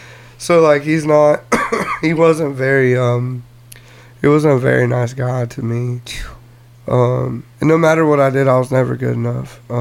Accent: Ocoee, Florida, United States; also born or lived in Groveland; One I grew up with in Ocoee, where I'm from, and then later on with the school within Groveland, where I went to high school

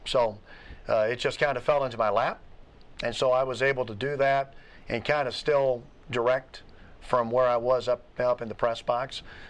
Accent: Missouri, United States; also born or lived in Arkansas; now in Warrensburg, United States; Born in the great state of Arkansas, but lived most of my life in Missouri. Went to high school in Bell, Missouri, which is south of Jefferson City.

